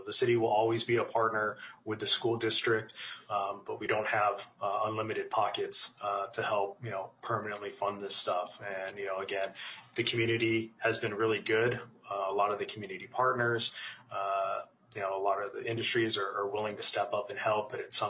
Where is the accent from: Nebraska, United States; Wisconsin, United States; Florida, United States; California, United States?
California, United States; now in New Ulm, United States; I have moved to Minnesota about 3 years ago, and I came from California.